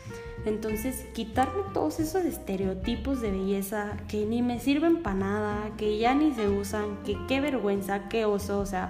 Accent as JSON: {"language": "Spanish", "country": "Mexico", "said": "nosotras como latinas, como mexicanas, que somos mujeres con curvas"}